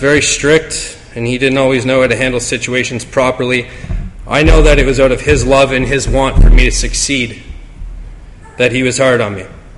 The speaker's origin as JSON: {"language": "English", "town": "Windsor", "region": "Ontario", "country": "Canada", "tie": "born there", "said": "I was born here in Windsor, Ontario, into the lives of two young parents"}